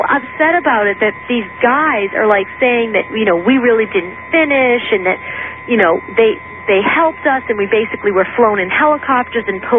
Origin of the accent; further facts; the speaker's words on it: New Hampshire, United States; I mean, I can deal with cold because I'm from New Hampshire